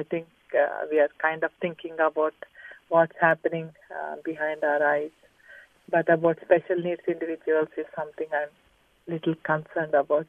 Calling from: Burlingame, California, United States; I'm calling from Burlingame.

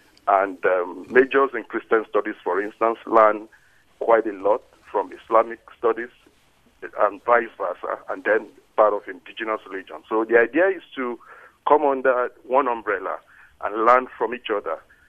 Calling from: Cupertino, California, United States; I live in Nigeria. I'm a visiting professor on vacation in Berkeley, but right now I'm calling from Cupertino.

